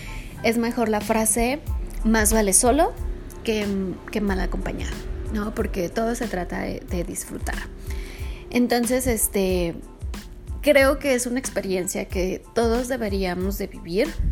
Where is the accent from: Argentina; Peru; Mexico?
Mexico; Hazlo, soy mexicana, lo he hecho.